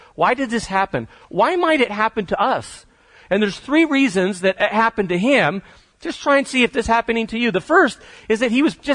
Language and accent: English; Catalonia, Spain; I grew up in Spain. I had the privilege to grow up about 20 minutes outside of Barcelona. Wonderful place to grow up. We happened to live, I didn't know it until I left, we happened to live on one of the nicest beaches in the world.